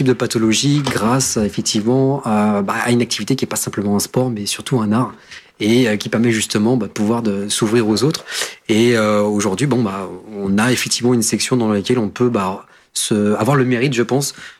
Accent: France; born there; moi, effectivement, je suis né en France, mais je suis issu de la luso-descendance

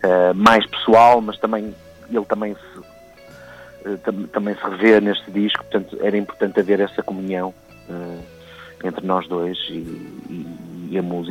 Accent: Porto, Portugal; sou do Porto

